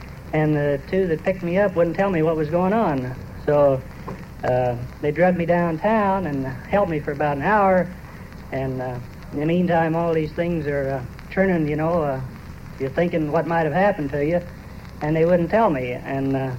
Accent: Illinois, United States; No, I'm from Illinois.

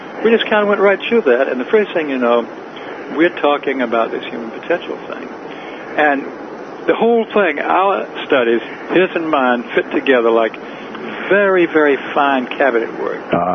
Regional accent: Atlanta, Georgia, United States; I was there in Atlanta when Piedmont Park Swimming Pool, which I used to go to when I was a kid, I was brought up in Atlanta.

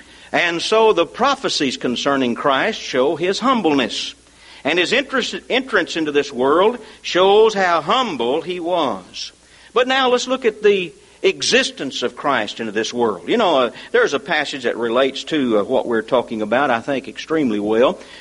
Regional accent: Kennedale, Texas, United States; And I'd say, "Well, I'm from Kennedale."

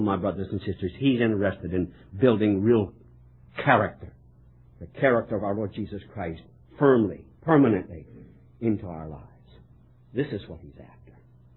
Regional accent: United States; I'm glad I'm an American. I can't say I'm proud to be an American. I'm glad to be an American.

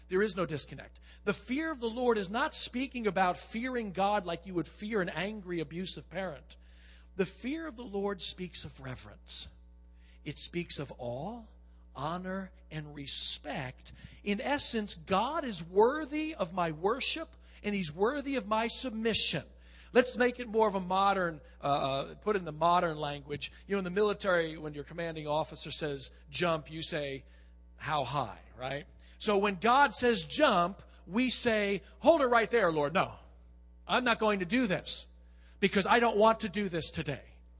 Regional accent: Staten Island, New York, United States; Growing up in Staten Island, I remember the good humor man.

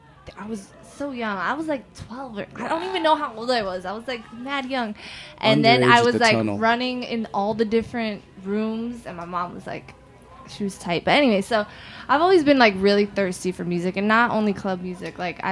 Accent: Queens, New York, United States; I mean, I'm from Queens, so

